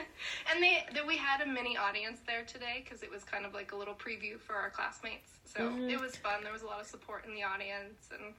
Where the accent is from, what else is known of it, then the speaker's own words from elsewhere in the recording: Orlando, Florida, United States; I'm originally from Orlando, and that's where my mom is.